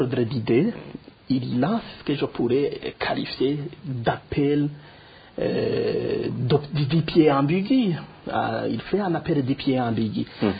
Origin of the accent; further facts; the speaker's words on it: Burundi; moved away; Le Burundi n'appartient pas à Évariste et consorts. C'est nous, c'est chez nous. Même si on a quitté le Burundi, le Burundi reste dans nos cœurs.